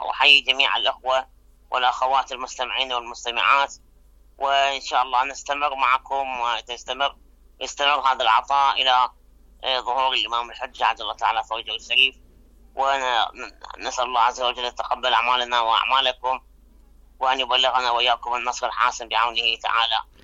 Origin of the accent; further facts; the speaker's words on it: Iraq; طبعا إذاعة غير مسموعة عندنا في العراق